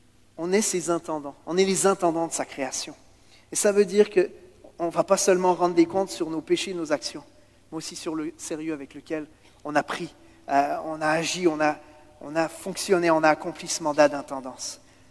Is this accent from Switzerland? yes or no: yes; Switzerland; now in Canada; Regardez, on vient de la Suisse, un des pays les plus chers du monde. Ça fait 12 ans qu'on est au Québec quand même